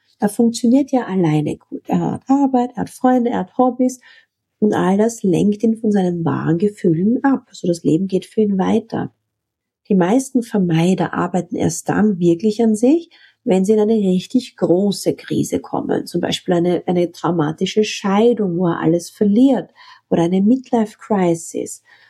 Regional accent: Graz, Styria, Austria; Buchhalterin aus Graz, aus meiner Heimatstadt

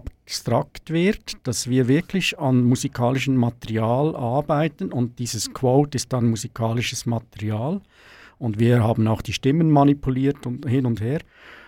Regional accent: Switzerland; Und man fühlt sich als Schweizer dann manchmal schon so ein bisschen

